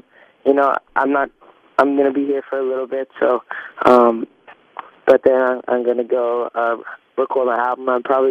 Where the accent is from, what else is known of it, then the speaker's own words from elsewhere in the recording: Stratford, Ontario, Canada; I grew up in Stratford, Ontario, but, like, Toronto seems like home when I'm back here.